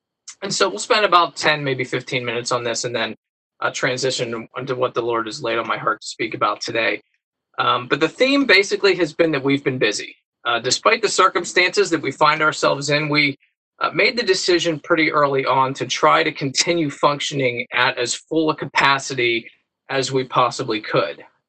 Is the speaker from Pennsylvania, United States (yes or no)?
yes; Pittsburgh, Pennsylvania, United States; I'm from Pittsburgh, Pennsylvania.